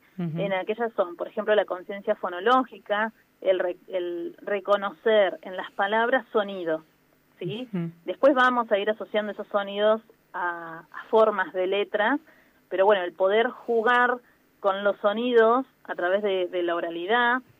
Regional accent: Santa Rosa, La Pampa, Argentina; Soy de Santa Rosa.

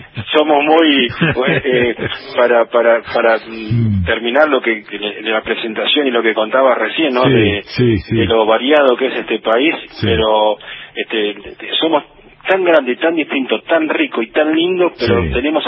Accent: Argentina; como somos los argentinos en el interior

